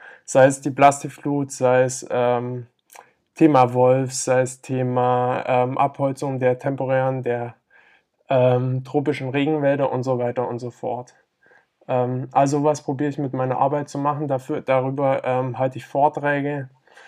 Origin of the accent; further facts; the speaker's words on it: Friedrichshafen, Baden-Württemberg, Germany; Ich komme aus Friedrichshafen vom Bodensee, also ganz aus dem Süden Deutschlands. Und genau hier bin ich aufgewachsen